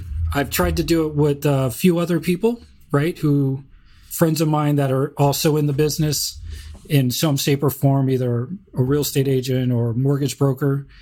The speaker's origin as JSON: {"language": "English", "region": "Georgia", "country": "United States", "tie": "born or raised there", "said": "I grew up in Georgia. I understand that market."}